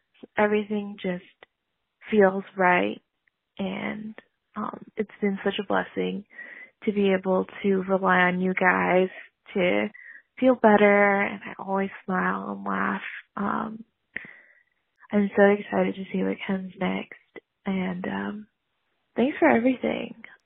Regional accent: California, United States; I'm from California.

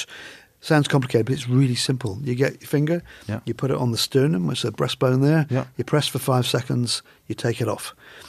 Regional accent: England, United Kingdom; Oh, mate, I'm an Englishman.

